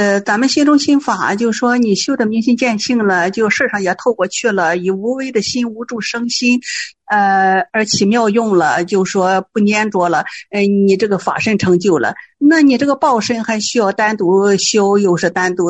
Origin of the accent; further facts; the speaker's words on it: Junan County, Shandong, China; 哦，我是山东临沂莒南县的。